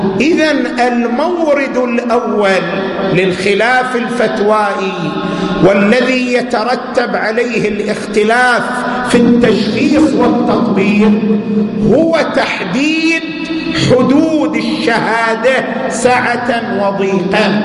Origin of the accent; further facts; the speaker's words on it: Qatif, Eastern Province, Saudi Arabia; مثلا يحصل أنه عندنا في القطيف خرج 100 شخص